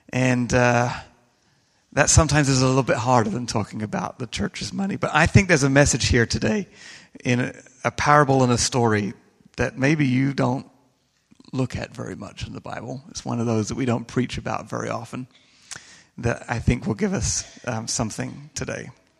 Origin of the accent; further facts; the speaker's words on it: England, United Kingdom; It seems to me, as an Englishman, that both sides are very capable of doing the same thing.